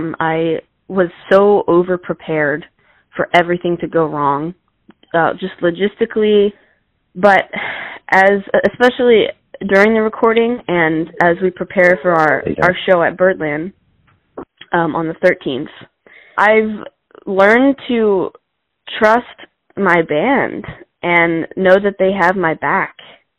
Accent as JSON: {"language": "English", "region": "New Jersey", "country": "United States", "tie": "born or raised there", "also_born_or_lived": "Connecticut", "said": "I was born in Connecticut, raised in South Jersey. I went to Cherokee High School."}